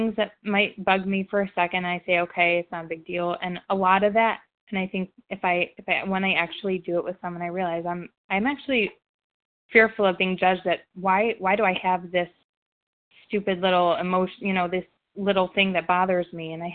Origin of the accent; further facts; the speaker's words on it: Ohio, United States; I'm sorry, I'm from Ohio.